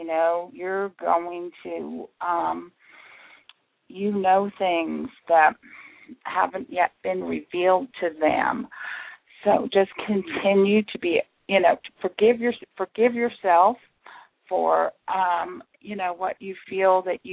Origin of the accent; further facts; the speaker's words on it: New Jersey, United States; I'm from New Jersey, and it is an interesting state.